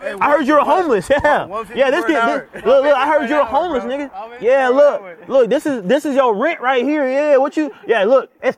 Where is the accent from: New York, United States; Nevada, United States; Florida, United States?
Florida, United States; Sorry, I'm from Florida. We do that around there.